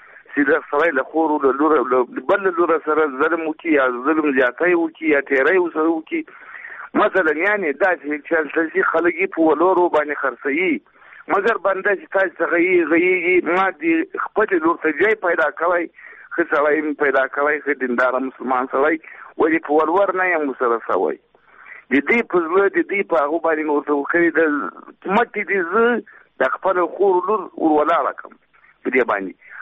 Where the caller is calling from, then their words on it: Paktika, Afghanistan; زه د پکتیکا ولایت دی حیاتل ولسوالۍ سره چې تاسو سره تماس کوم